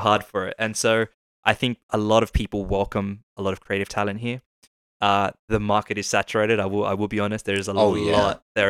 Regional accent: Australia; my background is, I'm from Australia.

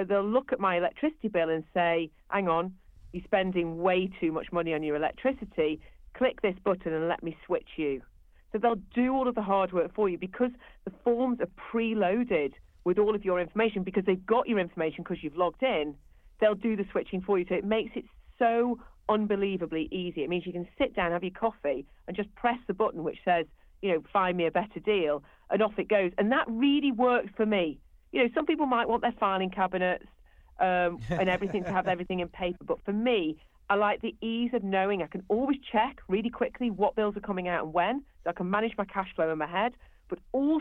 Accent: Stoke-on-Trent, West Midlands, United Kingdom; I was brought up in Stoke, and I'm a proper hustler

